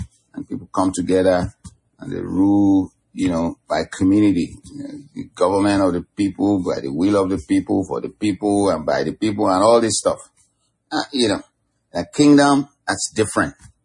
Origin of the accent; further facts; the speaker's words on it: Nigeria; like I grew up in Nigeria, for instance